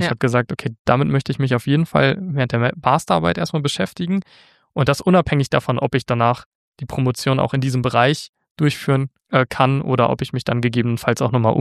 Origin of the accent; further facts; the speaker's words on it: Wermelskirchen, North Rhine-Westphalia, Germany; born there; weil ich gebürtiger Wermelskirchner bin